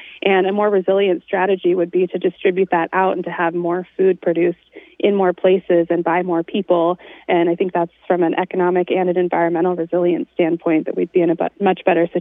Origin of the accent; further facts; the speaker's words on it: Albany, Oregon, United States; I grew up in the Mid-Willamette Valley, so I'm from Albany, and now I'm based down here in beautiful southern Oregon